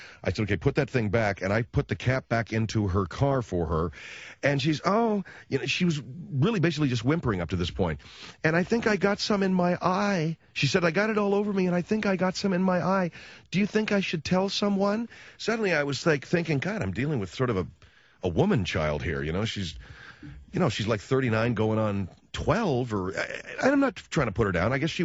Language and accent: English; United States; I'm an American, yeah.